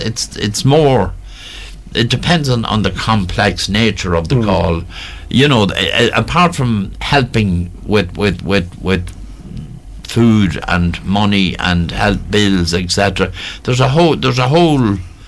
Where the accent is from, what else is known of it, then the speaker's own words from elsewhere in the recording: Dundalk, County Louth, Ireland; back in the 70s and 60s when I was brought up in Dundalk